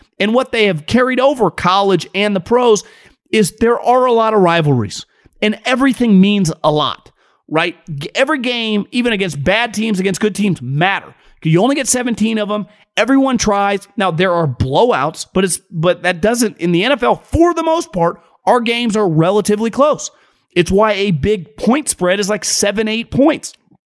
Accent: Sacramento, California, United States; Like, I grew up around Sacramento.

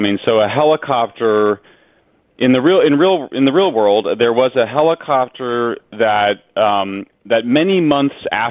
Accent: Colorado, United States; I'm from Colorado, which has much higher levels of radiation because there's a lot of uranium in the granite rock.

